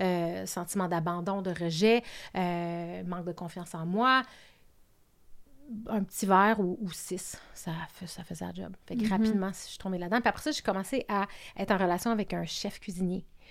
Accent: Canada; first language French; moi, ma première langue, c'est le français. Fait qu'au Canada anglais, on pense que je suis anglophone.

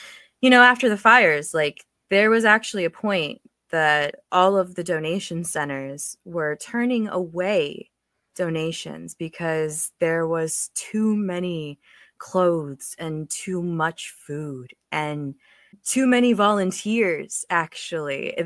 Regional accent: Florida, United States; also born or lived in Turkey; now in Los Angeles, United States; You know, I grew up in Florida and in Turkey, and I literally took a couple years to get here, but I went from Florida to Nashville to Fort Collins to LA.

